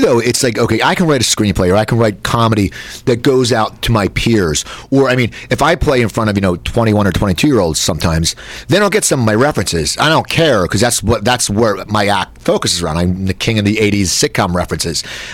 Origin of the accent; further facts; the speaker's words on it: Cherry Hill, New Jersey, United States; I forgot because I'm from Cherry Hill.